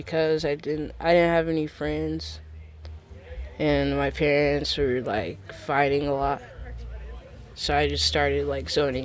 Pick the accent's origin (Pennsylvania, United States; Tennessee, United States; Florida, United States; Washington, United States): Tennessee, United States; Nashville; born or raised there; also born or lived in Denver / Detroit; now in Los Angeles, United States